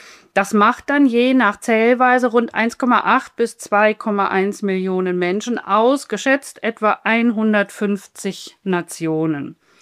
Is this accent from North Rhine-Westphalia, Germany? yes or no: yes; North Rhine-Westphalia, Germany; Ich komme fast aus dem Ruhrgebiet, nämlich ein bisschen nördlich von Hamm.